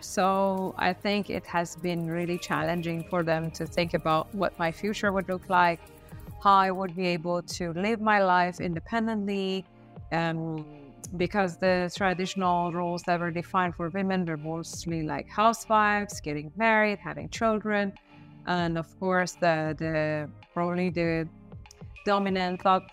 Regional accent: Iran; English is a second language; And then in Iran, at that time especially, enrolling in public college was very competitive.

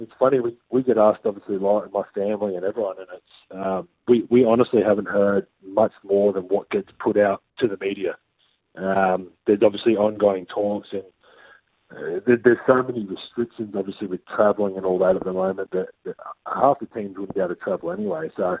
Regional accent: Adelaide, South Australia, Australia; Renee's from Melbourne, I'm obviously from Adelaide

